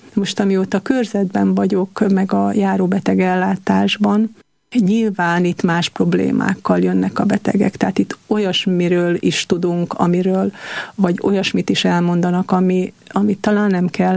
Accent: Uzhhorod, Zakarpattia Oblast, Ukraine; moved away as an adult; now in Budapest, Hungary; Egyébként Ungváron születtem, ott is nőttem fel iskolába, egyetemre is ott jártam, és hát egyetem után pár évvel kerültem át Budapestre.

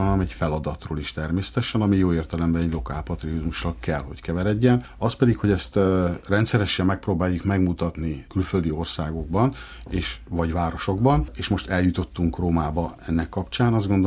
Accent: Hévíz, Zala, Hungary; born there; ide születtünk, jó magam is több generáció óta, hiszen még nagyapám is dolgozott a hévízi tavon

